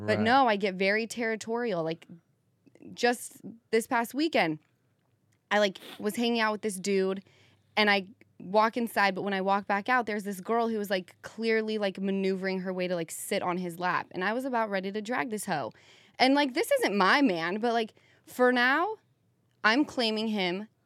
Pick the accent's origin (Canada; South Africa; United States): United States; Utah